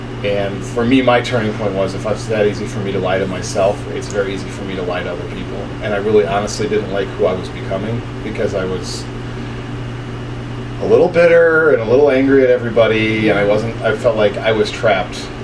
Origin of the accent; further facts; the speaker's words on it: Hartford, Wisconsin, United States; Sure. I grew up in Hartford, Wisconsin. My dad was a teacher. There were 3 kids in the family.